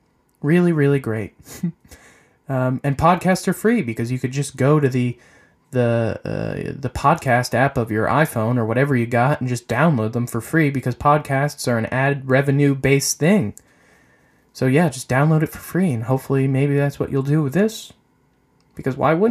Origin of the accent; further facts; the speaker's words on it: Pequannock, New Jersey, United States; I was born and raised in Pequannock, New Jersey, which is a really small town in Jersey